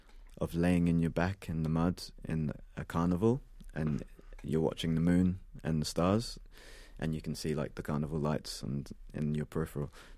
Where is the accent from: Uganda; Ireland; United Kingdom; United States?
United Kingdom; England; I'm English and I come from it